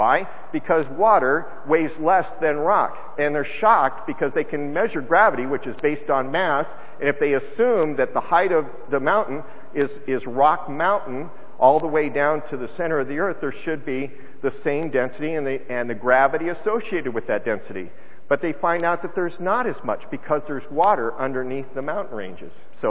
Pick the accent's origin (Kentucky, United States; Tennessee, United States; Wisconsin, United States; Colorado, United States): Colorado, United States; like in my hometown of Colorado, west of Denver, there's a place called Red Rocks.